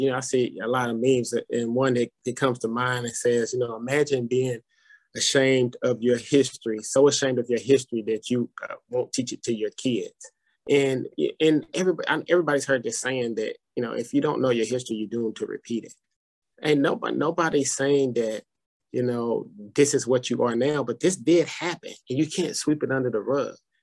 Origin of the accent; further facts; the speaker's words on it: Madison, United States; because I grew up in Madison, right? I grew up in a totally different area from you